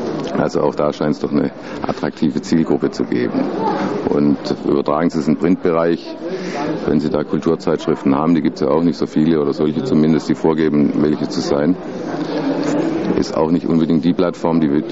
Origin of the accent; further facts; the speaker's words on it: Freiburg, Baden-Württemberg, Germany; Also ich komme ja aus Freiburg